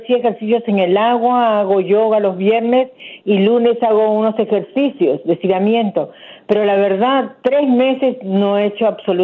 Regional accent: Peru; Soy de Perú, doctora.

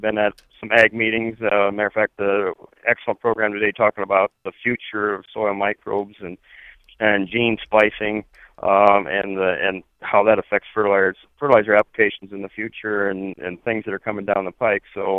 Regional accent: Iowa, United States; Well, we're from Northeast Iowa

